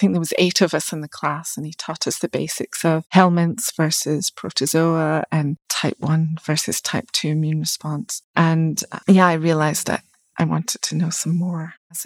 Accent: Glasgow, Scotland, United Kingdom; growing up in Glasgow, we had a lot of choices for good universities, but I decided to go to Dundee

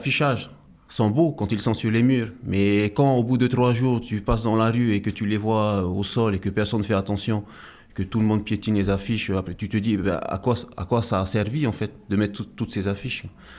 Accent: Windward Islands, French Polynesia; je suis originaire de Tahiti et je fais de la comédie depuis 4 ans à peu près

